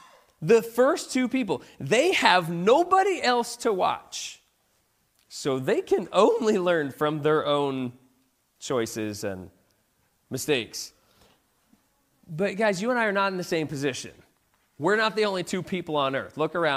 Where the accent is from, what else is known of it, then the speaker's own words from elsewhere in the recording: Vermont, United States; But growing up in Vermont, one of my favorite things to do was go sledding.